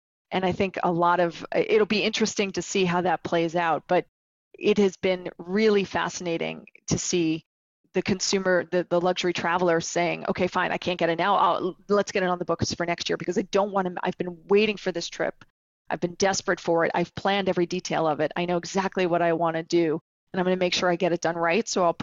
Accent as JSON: {"language": "English", "town": "New York City", "region": "New York", "country": "United States", "said": "So that's great to see as a New Yorker."}